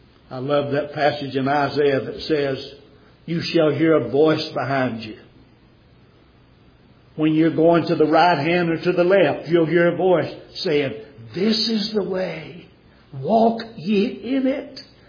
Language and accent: English; the South, United States; I'm from the South, and we used to run around barefooted all summertime to save our shoes.